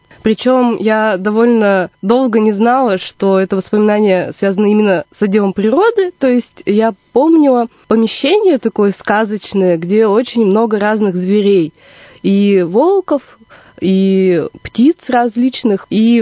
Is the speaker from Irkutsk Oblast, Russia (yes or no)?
yes; Irkutsk, Irkutsk Oblast, Russia; born there; Да, я родилась в Иркутске.